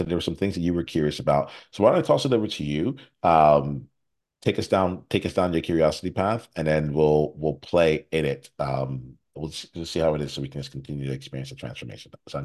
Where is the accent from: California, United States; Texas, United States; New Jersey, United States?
New Jersey, United States; I grew up in South Jersey. So there's more than one way to get to the Cherry Hill Mall